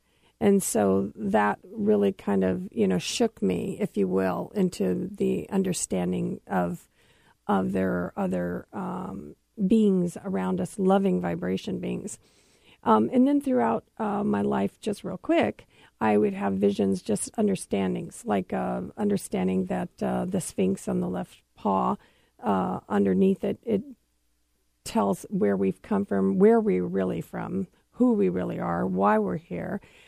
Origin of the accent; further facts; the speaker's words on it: California, United States; I grew up in California, maybe five, and of course, it's hot there.